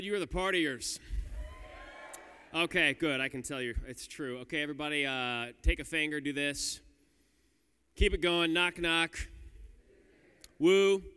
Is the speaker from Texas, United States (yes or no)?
no; Kansas, United States; Well, it's good to be here in Missouri. I'm from Kansas.